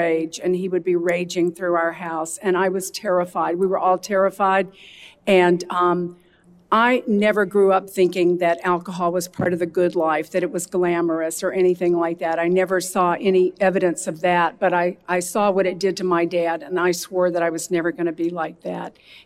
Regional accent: Alabama, United States; And I started out in an alcoholic home. I grew up in Alabama, and I swore that I would never drink.

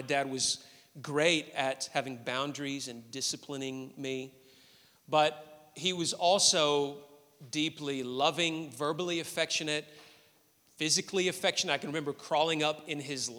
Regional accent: United States; when I was playing baseball in high school growing up in the States

